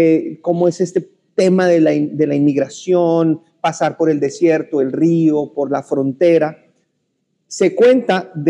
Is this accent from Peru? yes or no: no; Colombia; now in Miami, United States; Mi familia, yo amo mi país, amo cómo somos los colombianos